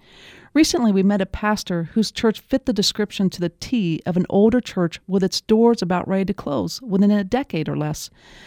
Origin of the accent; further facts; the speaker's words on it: Ohio, United States; I've always heard growing up in the Midwest, because I'm actually from Ohio, that we live in the Bible Belt.